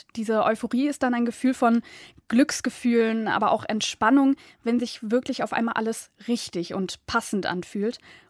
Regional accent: Düsseldorf, North Rhine-Westphalia, Germany; Ich komme aus Düsseldorf

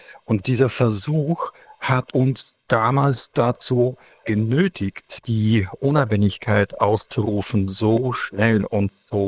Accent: Ivano-Frankivsk, Ivano-Frankivsk Oblast, Ukraine; Ich war in meiner Heimatstadt Ivano-Frankivsk im alten Stanislaw.

